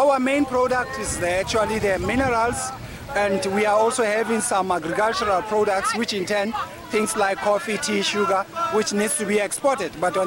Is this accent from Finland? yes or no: no; Cape Town, Western Cape, South Africa; I come from South Africa, Cape Town.